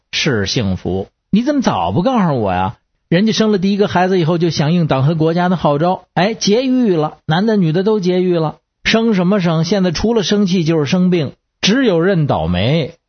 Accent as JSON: {"language": "Chinese", "region": "Beijing", "country": "China", "said": "我是北京的"}